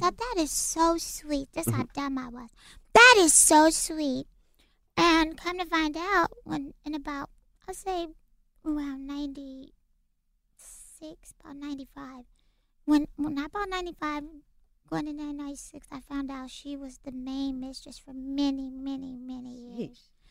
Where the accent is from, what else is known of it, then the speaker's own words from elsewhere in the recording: Los Angeles, California, United States; I'm from South Central.